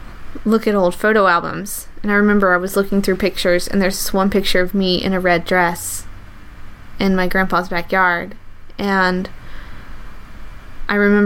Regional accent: the South, United States; I grew up in the South

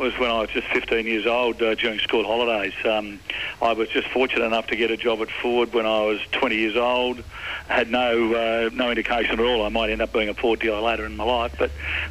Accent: Devonport, Tasmania, Australia; obviously that was my hometown when I was just a boy.

